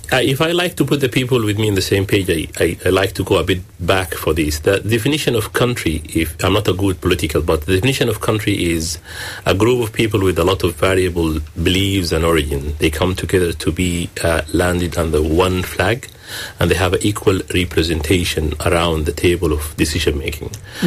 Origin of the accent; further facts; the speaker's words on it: Sudan; now in Ireland; we are originally from Sudan